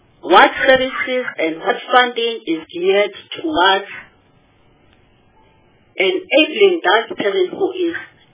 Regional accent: KwaZulu-Natal, South Africa; I greet that person in isiZulu, because I'm from KwaZulu-Natal and this woman is in KwaZulu-Natal.

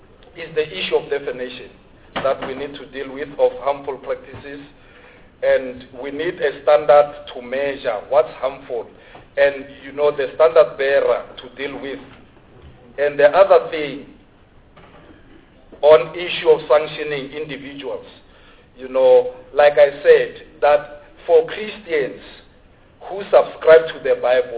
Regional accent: Tshwane, Gauteng, South Africa; By the way, I'm from Tshwane.

